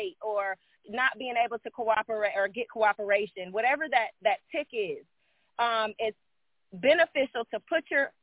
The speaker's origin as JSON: {"language": "English", "region": "Midwest", "country": "United States", "tie": "born or raised there", "said": "I was raised in the Midwest."}